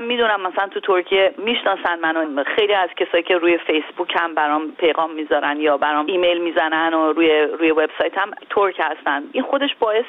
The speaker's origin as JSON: {"language": "Persian", "country": "Iran", "said": "خود ما که ایرانی هستیم"}